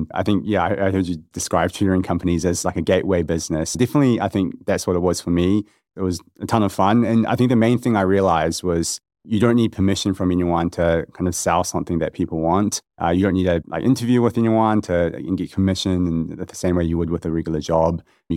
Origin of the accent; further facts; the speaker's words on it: Hamilton, Waikato, New Zealand; moved away; also born or lived in Korea; Hamilton in Auckland, a little bit in Auckland as well. I was born in Korea.